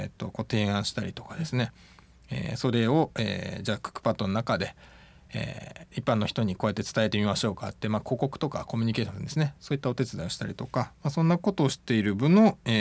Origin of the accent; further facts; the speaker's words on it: Saitama, Japan; 僕の地元埼玉なんですけど、埼玉の埼玉市ってとこなんですけど、もっと郊外でこうベッドタウンみたいな感じなんですよ、